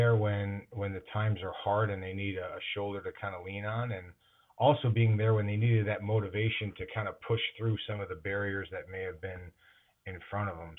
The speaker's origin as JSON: {"language": "English", "town": "Chicago", "region": "Illinois", "country": "United States", "tie": "born or raised there", "said": "We grew up in Chicago most of my life before moving out here to the East Coast."}